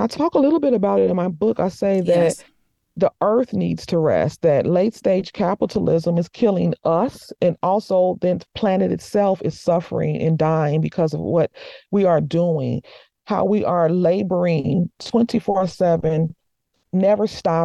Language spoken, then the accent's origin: English; United States; I lived in Morocco for a year when I was in my 20s. And me as an American walking over there